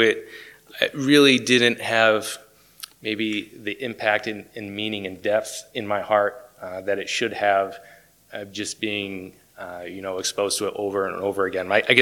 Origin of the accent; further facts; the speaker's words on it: New York, United States; I guess growing up in New York, I had the privilege of being raised in a Christian family. My dad is a pastor there in New York today.